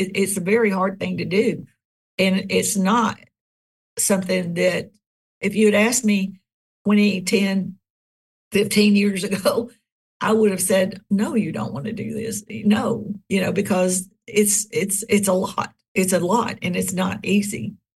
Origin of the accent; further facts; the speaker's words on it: the South, United States; because I grew up in the Bible Belt in the South, and these things were not topics of conversation